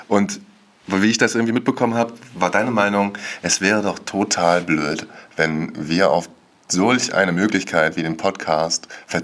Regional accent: Wismar, Mecklenburg-Vorpommern, Germany; ich bin 32 Jahre alt, ich komme aus Wismar, einer wunderschönen Stadt an unserer schönen Ostseeküste.

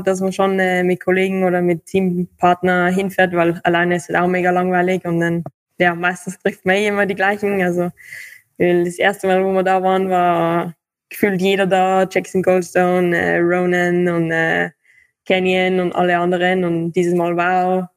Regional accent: Saalbach, Salzburg, Austria; ich komme aus Salbach, bin 23 Jahre alt

